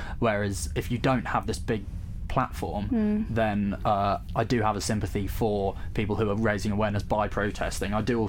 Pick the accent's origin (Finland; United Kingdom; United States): United Kingdom; South East England; So I come from Buckinghamshire